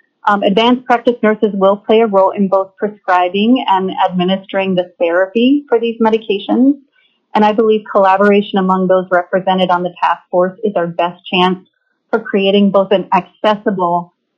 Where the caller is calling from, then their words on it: Anchorage, Alaska, United States; I'm calling in from Anchorage, Alaska.